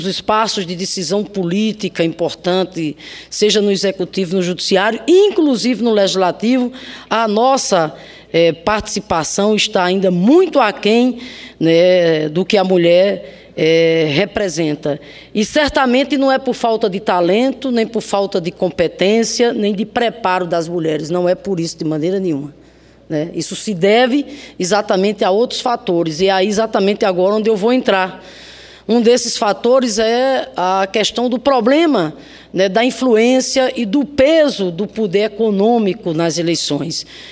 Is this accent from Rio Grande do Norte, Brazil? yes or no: yes; Rio Grande do Norte, Brazil; lá no meu estado, Rio Grande do Norte, eu chego nas cidades e vejo jovens lá tão vocacionados, jovens idealistas